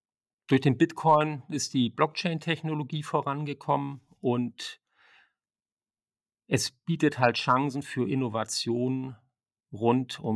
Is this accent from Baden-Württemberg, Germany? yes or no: no; Hamburg, Germany; born there; now in Butzbach, Germany; gebürtig in Hamburg, bin inzwischen seit knapp 30 Jahren hier in der Frankfurter Region beheimatet. Wir leben in Butzbach